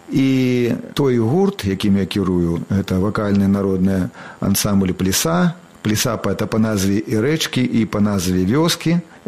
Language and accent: Belarusian; Buglaye, Mogilev Region, Belarus; Бо гэта Краснапольскі раён, вёска Буглае, я адтуль родам. Суседняя вёсачка Шамаўшчына, яе зусім няма, там жыў мой дзед, бацька майго бацькі.